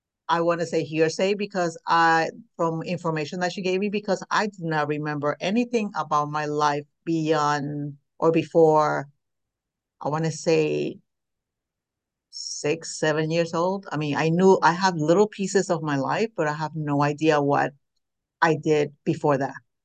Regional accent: Puerto Rico; moved away as an adult; also born or lived in New York; Originally from New York, where I was raised in Puerto Rico. My mom said that I was always sick, so they had to send me to Puerto Rico because of the climate. And I lived there most of my life

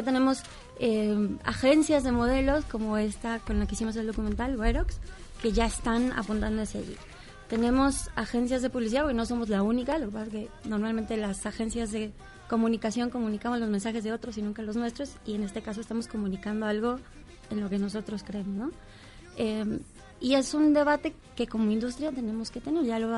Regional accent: Mexico; No estamos representados en la publicidad como mexicanos

